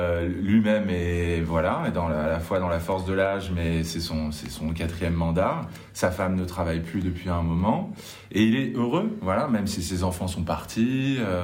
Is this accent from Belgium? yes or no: no; France; comme on dit chez nous en France